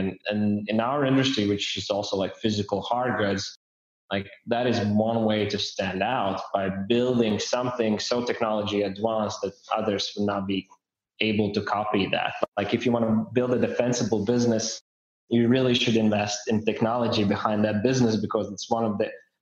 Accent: Riga, Latvia; we all are Latvian, we are from Riga, Latvia, and we come from Draugiem Group. And that's a Latvian name

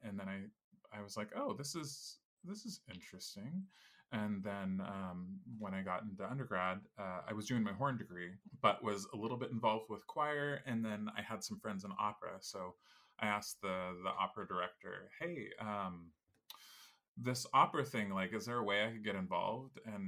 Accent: California, United States; moved away as an adult; also born or lived in Chicago; now in Germany; I grew up in California, did all of my undergrad there even, at CSU Sacramento, and then eventually in 2005 I went to Chicago for my master's and my artist diploma before I went to Germany

